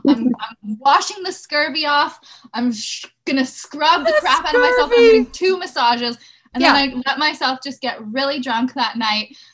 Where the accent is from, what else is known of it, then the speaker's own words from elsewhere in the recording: Los Angeles, California, United States; Growing up in Los Angeles, you see a lot of bullshit.